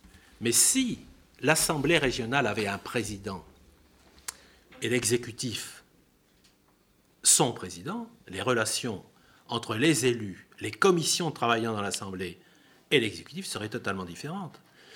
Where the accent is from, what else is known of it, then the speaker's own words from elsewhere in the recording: Toulouse, Occitanie, France; pourtant c'était Toulouse, c'était Midi-Pyrénées, on est de Toulouse